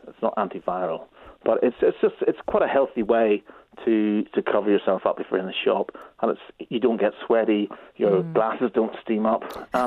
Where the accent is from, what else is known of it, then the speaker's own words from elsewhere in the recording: Northern Ireland, United Kingdom; Because I'm from Northern Ireland, I've got a twin obsession with Irish linen, which used to be massive in Northern Ireland